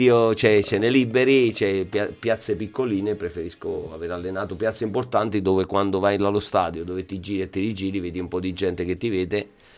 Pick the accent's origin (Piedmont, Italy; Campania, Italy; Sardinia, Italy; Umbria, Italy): Campania, Italy; Naples; now in Ancona, Italy; io e mia moglie siamo napoletani, quindi in famiglia si parla spesso